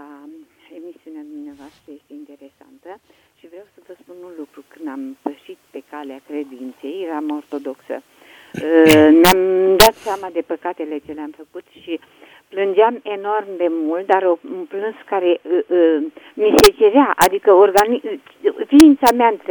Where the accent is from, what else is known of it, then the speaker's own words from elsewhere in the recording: Suceava County, Romania; am visat că sunt din Suceava și am visat că plecam spre la țară